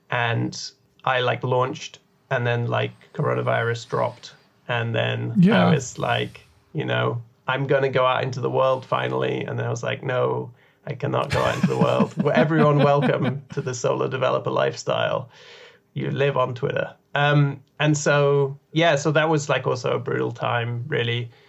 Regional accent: United Kingdom; I probably have like the horrible traits of being a British person and just being raised to suppress emotion at all costs

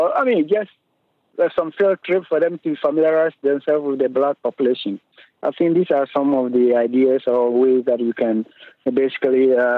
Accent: Ghana; now in Canada; So as a Ghanaian Canadian fight, it basically reinforces my attachment to the country, my sense of belonging, and my sense of pride that I'm a Canadian.

